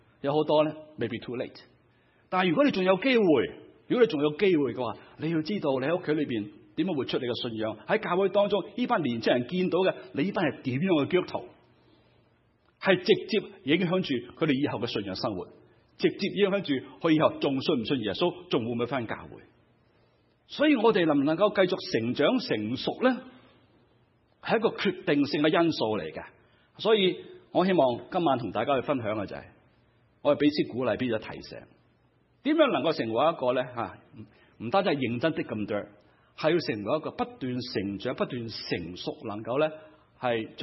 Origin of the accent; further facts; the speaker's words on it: Guangdong, China; 我广东人叫系咪啊